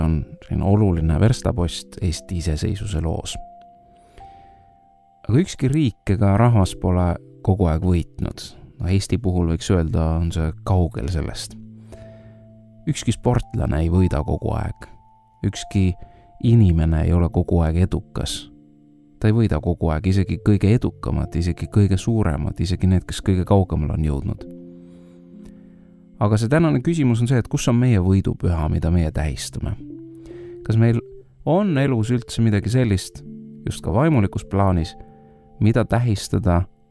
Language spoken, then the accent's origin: Estonian; Kärdla, Hiiu County, Estonia; Hiiumalt Kärdlast.